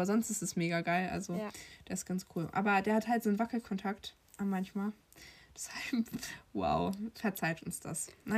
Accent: Hamburg, Germany; also wir kommen aus Nettelnburg in der Nähe, also sie wohnt in Nettelnburg, ich nicht.

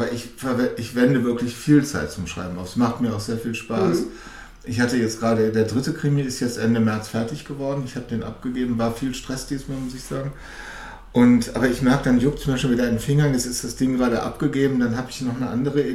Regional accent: North Rhine-Westphalia, Germany; now in Berlin, Germany; ursprünglich komme ich aus NRW, also ganz andere Ecke, ganz im Westen.

